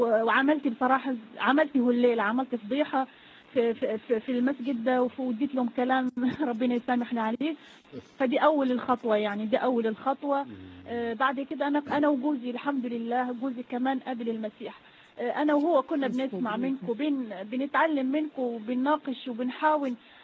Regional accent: Morocco; accent: Moroccan; أنا أصلا مغربية، أنا سامحوني على لهجتي بس بحاول أتكلم عشان تفهموني، لأن شوية اللهجة المغربية صعبة في الفهم

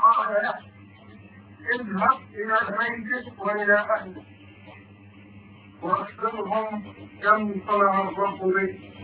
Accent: Palestine; طبعا انا كفلسطيني الاصل عملت بلديه وغنيه وعايش في الارض

